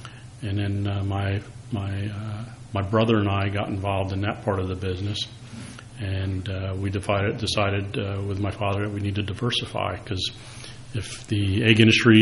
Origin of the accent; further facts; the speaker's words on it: New Jersey, United States; and I lived here all my life. I grew up where our family business is, and it was a farmhouse